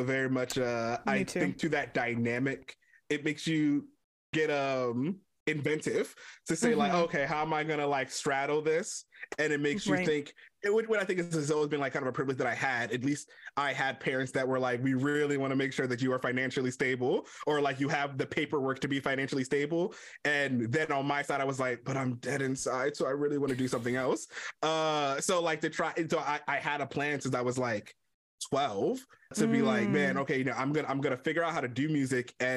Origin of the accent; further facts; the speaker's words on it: Maryland, United States; The way I probably like to think about it is that I grew up in Baltimore County, and I listened to a lot of 92Q jams, WEQR 92.3.